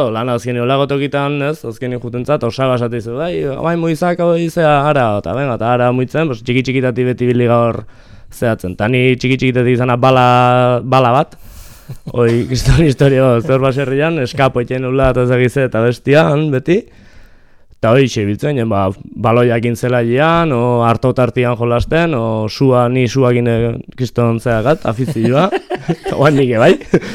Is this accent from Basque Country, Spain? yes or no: yes; Basque Country, Spain; Hemen Landetxeko plazan, bai. Elizalde auzoan.